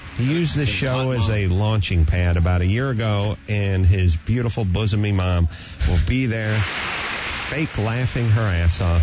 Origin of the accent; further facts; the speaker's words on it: North Hollywood, California, United States; Let me tell you this. I grew up in North Hollywood.